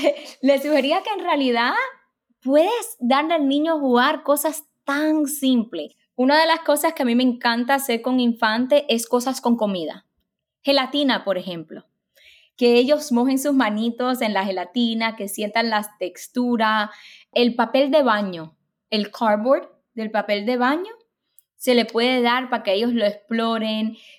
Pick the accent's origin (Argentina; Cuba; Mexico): Cuba; Yo soy cubana y yo sé que nosotros los latinos